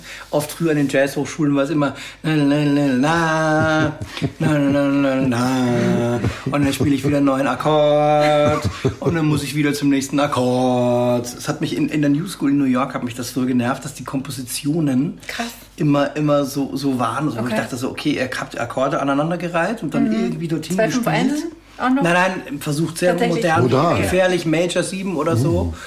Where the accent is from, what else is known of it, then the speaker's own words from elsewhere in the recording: Austria; Wobei ich komme nicht aus dem Land von Johann Sebastian Bach, sondern nur aus dem Land von Wolfgang Matthäus Mozart.